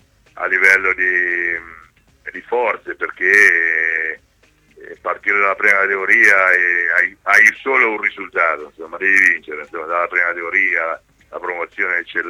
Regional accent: Perugia, Umbria, Italy; Io non sono d'Ancona, sono di Perugia

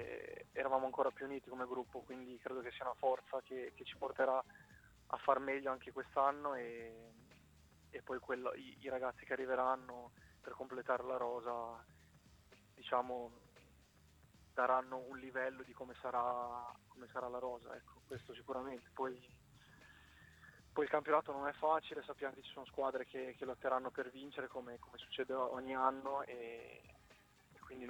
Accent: Bologna, Emilia-Romagna, Italy; born there; now in Imola, Italy; Sono nato a Bologna. Ma abito a Imola.

